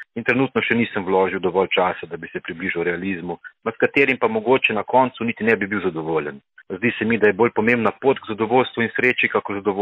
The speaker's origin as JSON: {"language": "Slovenian", "town": "Metlika", "region": "White Carniola", "country": "Slovenia", "moved": "as an adult", "said": "Jaz sem Belokranjec, natančneje Metličan."}